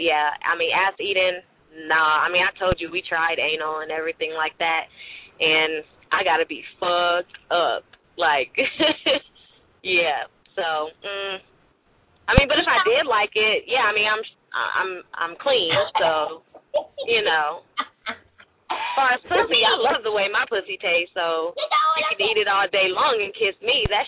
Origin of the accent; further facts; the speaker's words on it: California, United States; Like, see, I'm from California. We don't do them old wife tales.